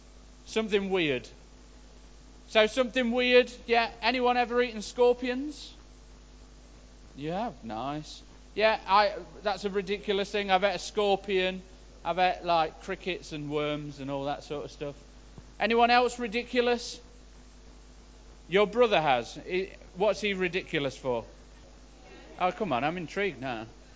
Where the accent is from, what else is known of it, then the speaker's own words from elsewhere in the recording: Mansfield, East Midlands, United Kingdom; Now, I was born in Mansfield, born and bred.